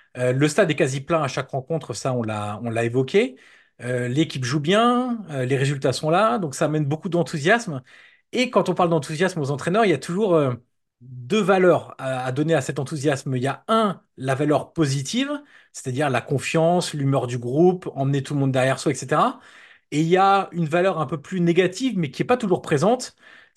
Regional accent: Auxerre, Burgundy-Franche-Comté, France; born there; je suis né à Auxerre et je le supporte donc je le connais très bien.

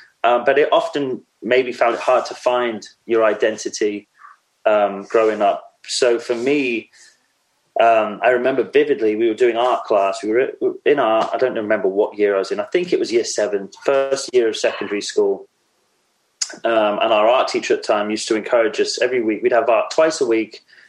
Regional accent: Wandsworth, London, United Kingdom; also born or lived in Dubai; So I'm from Wandsworth, South London, originally. And when I was born, we lived in on a little street called Love Lane in Wandsworth.

